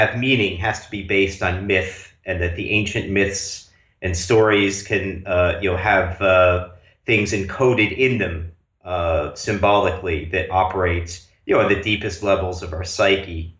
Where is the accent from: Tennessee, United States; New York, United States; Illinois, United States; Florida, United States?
New York, United States; moved away as an adult; also born or lived in Ann Arbor, Michigan / India; now in Budapest, Hungary; And I'm American. I grew up in New York, and then I was living in Ann Arbor, Michigan for many years before I eventually moved to India to do first ITP and then later Arctos.